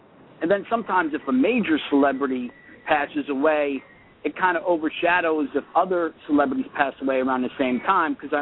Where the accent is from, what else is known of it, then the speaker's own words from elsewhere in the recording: New Jersey, United States; And now I'm from North Jersey, about, you know, 10 miles from